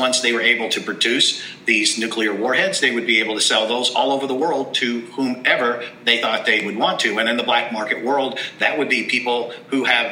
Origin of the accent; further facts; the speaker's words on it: Los Angeles, California, United States; Where I'm born and raised in Los Angeles